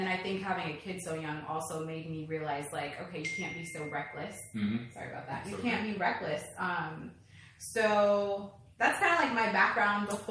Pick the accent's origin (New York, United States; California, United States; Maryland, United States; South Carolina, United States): California, United States; Los Angeles; So I grew up in Los Angeles, California. My dad's a jazz musician. My mom works for an airline, middle class.